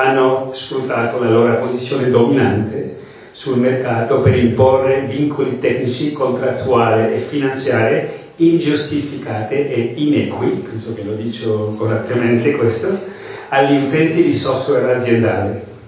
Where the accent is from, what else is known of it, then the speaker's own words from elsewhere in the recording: Spain; Italian is a second language; Come potete sentire, non sono italiano, sono spagnolo, sono caduto dalla Spagna.